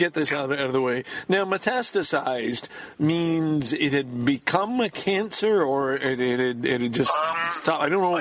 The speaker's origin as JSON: {"language": "English", "country": "Canada", "said": "one more thing to be grateful for about being Canadian"}